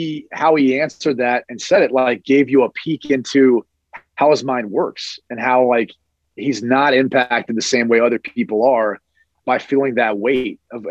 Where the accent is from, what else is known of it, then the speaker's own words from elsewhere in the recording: Columbus, Ohio, United States; Obviously, I'm from Columbus, and that was never a concern.